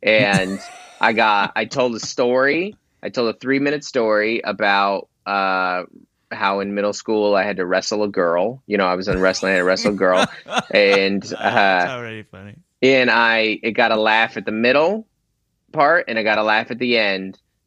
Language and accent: English; Seattle, Washington, United States; moved away as an adult; now in San Diego, United States; I grew up in Seattle. I'm from there. I went to college there. Like and everybody knew you there.